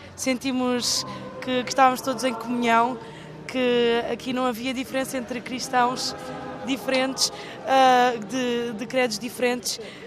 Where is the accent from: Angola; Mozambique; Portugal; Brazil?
Portugal; Nós somos de Portugal, de vários sítios de Portugal.